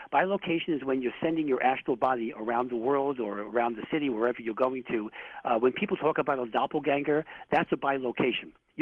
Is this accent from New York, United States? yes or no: yes; Bronx, New York, United States; born there; I was born in the Bronx, okay? So I have a positive attitude towards that borough